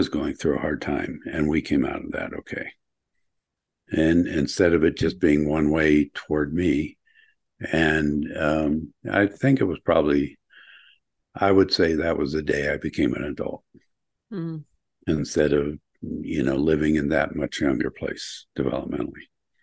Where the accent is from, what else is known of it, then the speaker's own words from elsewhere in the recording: Ohio, United States; now in Colorado, United States; I grew up in Ohio, but I moved to Colorado in 1970.